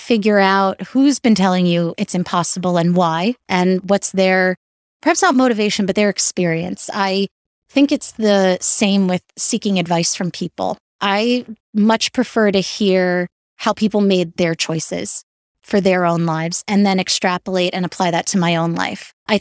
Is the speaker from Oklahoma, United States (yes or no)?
no; New York, United States; especially as a New Yorker, I try to escape to nature whenever I can.